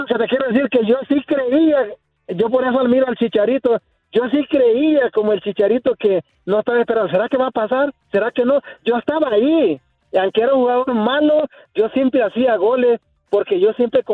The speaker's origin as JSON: {"language": "Spanish", "country": "Honduras", "said": "yo soy hondureño igual que Matutino"}